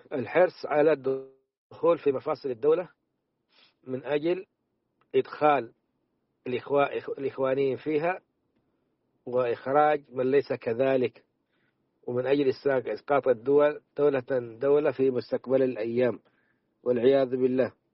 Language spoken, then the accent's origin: Arabic; Saudi Arabia